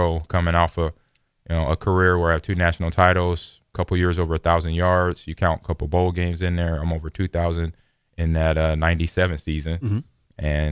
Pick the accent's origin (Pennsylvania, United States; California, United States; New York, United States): California, United States; Los Angeles; I was there with family and some friends I grew up with in Los Angeles.